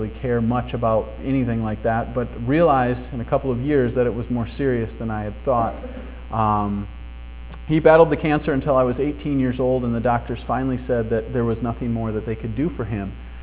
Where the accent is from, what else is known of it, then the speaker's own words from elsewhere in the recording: Michigan, United States; I like sports, which, by the way, I'm from Michigan, which is a good weekend to be here.